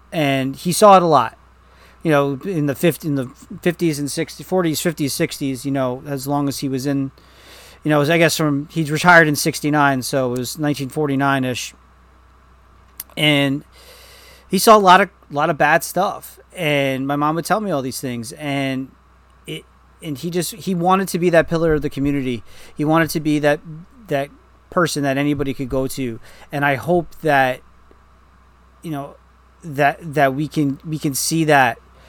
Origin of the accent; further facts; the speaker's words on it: New York, United States; because of our upbringing, because where we grew up in New York, we didn't see that.